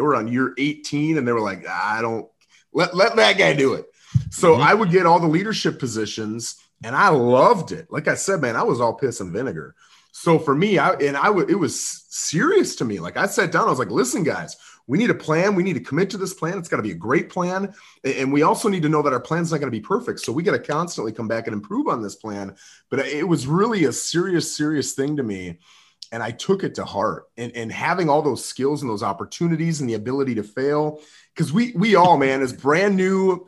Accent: Minnesota, United States; So when we sat down, we're from Minnesota, my wife and I both.

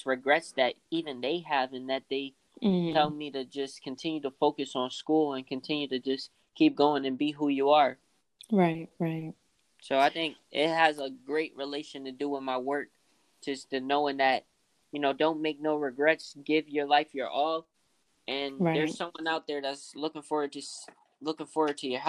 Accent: Philadelphia, Pennsylvania, United States; So yeah, growing up in Philly, I think like it impacted me to know the what needs to be fixed and how we need to even come together. You know, just growing up in Philly

